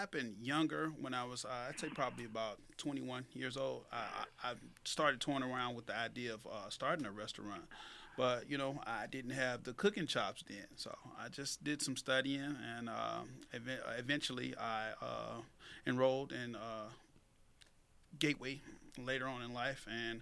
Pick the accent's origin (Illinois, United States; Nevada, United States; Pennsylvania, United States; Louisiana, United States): Illinois, United States; Chicago; Yeah, I grew up in Chicago.